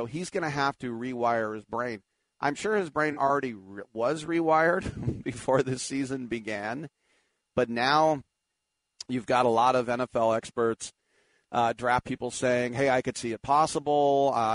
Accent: United States; You know, as an American, if you offered me an Olympic medal or a Heisman, I would take a Heisman without blinking

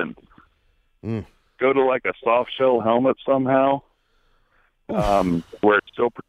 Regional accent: Missouri, United States; Yeah, I told him I was from Missouri.

